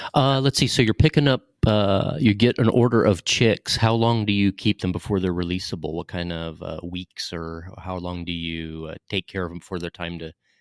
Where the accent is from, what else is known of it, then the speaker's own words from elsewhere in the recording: the South, United States; I first growing up in the South and doing hunting and fishing in the South